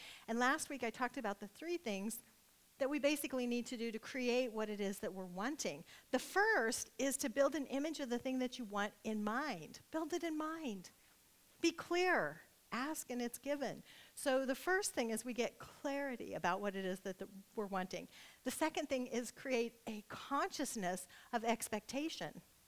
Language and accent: English; Nebraska, United States; I'm from Nebraska, so when it rains, I always think, it seems like a lot of people make things, oh, it's raining.